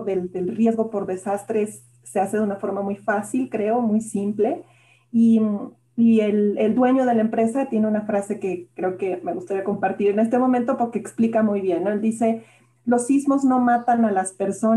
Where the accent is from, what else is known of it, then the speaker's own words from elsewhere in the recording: Puebla, Mexico; also born or lived in France; soy poblana, así que estudié mi licenciatura en Puebla, una parte en Puebla, una parte en Francia.